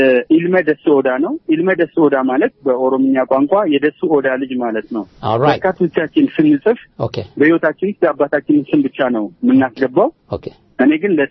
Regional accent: Negele Borana, Oromia, Ethiopia; በቀድሞ ጊዜ ጡረታ የወጡ በአፄ ኃይለ ሥላሴ ጊዜ የጡረታ ሰፈር የሚባል ውስጥ ነው ያደግኩት ከዛም ውጪ 4ኛ ክፍለ ጦርና 12ኛ ክፍለ ጦር በነጌሌ ቦርና ከተማ ውስጥ ስለነበር ከዛም አልፎ ያደግኩት በገዳ ስርዓት ውስጥ በኦሮሞ የቦርና ገዳ ስርዓት ውስጥ

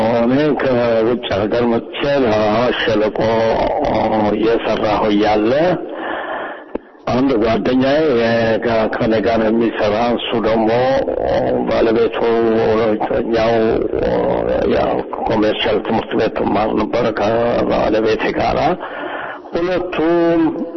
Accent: Addis Ababa, Ethiopia; አዲስ አበባ አለም ገና ወረዳ የሚባል አካባቢ ነው የተወለድኩት። እናቴ ወንድም የሆኑ ሰው አዲስ አበባ ይኖሩ ነበር። ከዛ ነው ያለ አዲስ አበባ በልጅነት ያመጡኝና

